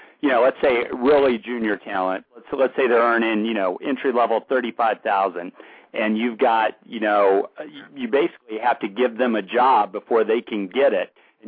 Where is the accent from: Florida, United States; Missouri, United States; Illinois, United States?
Missouri, United States; you know, I'm from Missouri.